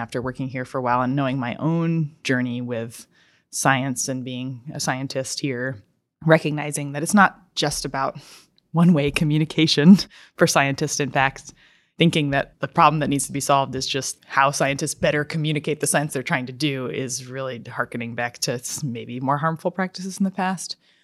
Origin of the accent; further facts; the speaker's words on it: Homer, Alaska, United States; also born or lived in Sitka; I am here in Sitka, Alaska, where I've lived for the last 10 years. I was born and raised in Homer, Alaska, in the Northern Gulf.